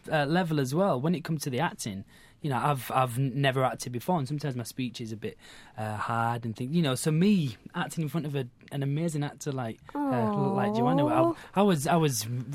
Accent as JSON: {"language": "English", "town": "Bradford", "region": "Yorkshire and the Humber", "country": "United Kingdom", "said": "I'm from Bradford, and we used to go every single year."}